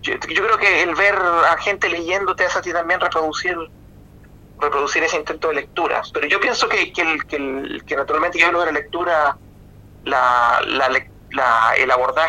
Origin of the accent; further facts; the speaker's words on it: Magallanes, Chile; los magallánicos también somos como muy argentinos, porque todos tenemos parientes, primos, estamos muy enlazados con el mundo de la Patagonia argentina.